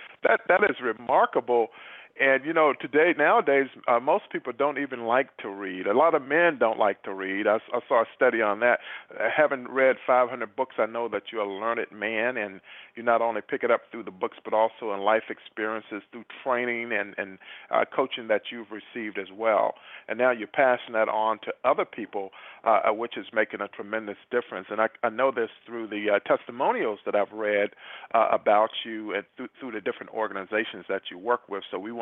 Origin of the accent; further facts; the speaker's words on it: Compton, California, United States; And I know growing up in Compton, I used to work at L.A. Air Station in Northridge, California.